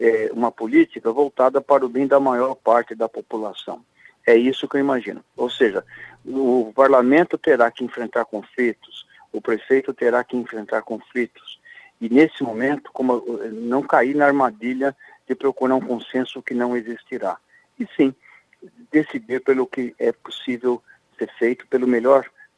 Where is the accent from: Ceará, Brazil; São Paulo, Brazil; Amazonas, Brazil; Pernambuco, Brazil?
São Paulo, Brazil; como cidadão, como paulistano, que adora essa cidade